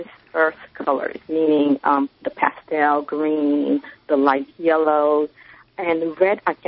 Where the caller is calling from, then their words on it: Brooklyn, New York, United States; I'm calling from Brooklyn.